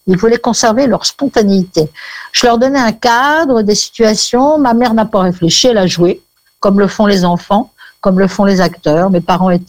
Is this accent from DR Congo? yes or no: no; Morocco; J'ai grandi au Maroc, il y a toujours eu des synagogues, des églises et des mosquées dans le paysage. On vivait ensemble, juifs, chrétiens et musulmans.